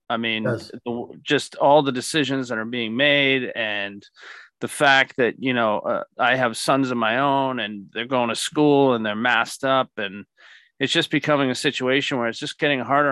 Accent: Pembroke, Massachusetts, United States; I'm a local guy. I grew up in on the South Shore. I grew up in the town of Pembroke.

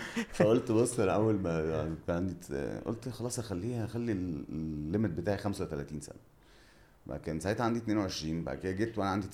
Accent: Cairo, Cairo Governorate, Egypt; وانا صغير كنت عايش في القاهره بس كنت بسافر مع اهلي كتير سينا

